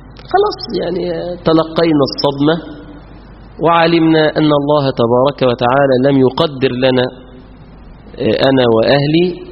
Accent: Mansoura, Dakahlia, Egypt; يعني عندنا في المنصورة بيتردوا عن الصحابة يعني.

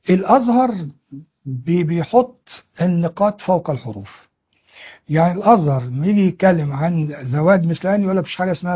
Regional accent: Egypt; هو الحمد لله ان احنا بلدنا مصر بفضل الله فيها علماء وعلماء اكابر

